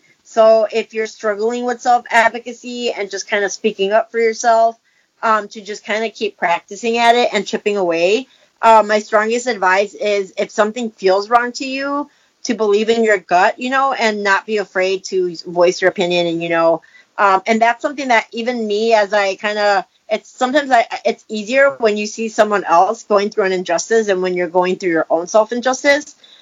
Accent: Cicero, Illinois, United States; I think as a child, even though I grew up in Chicago, in the Chicagoland area, I grew up in Cicero.

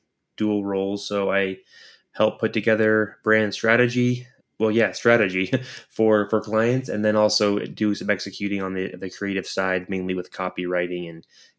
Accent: Idaho, United States; now in Utah, United States; Just saying, I grew up in Idaho and then I came down to Utah to go to school, BYU in Provo.

